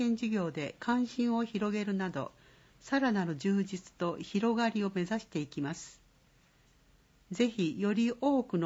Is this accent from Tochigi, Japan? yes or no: no; Hagi, Yamaguchi, Japan; 僕のふるさとは萩市の山奥